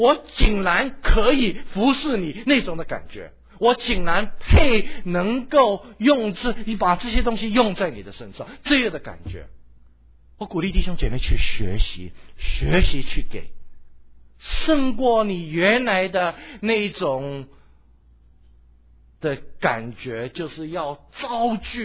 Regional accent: Hong Kong; 自小到大，我在一个上海人，我是上海人啊，我在香港上海人的家里面长大

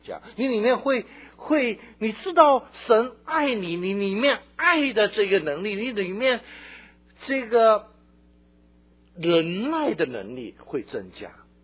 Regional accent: China; 我们中国人很容易包容啊。我们大概在包容人容人嘛，我们基督徒都讲这些东西啊，

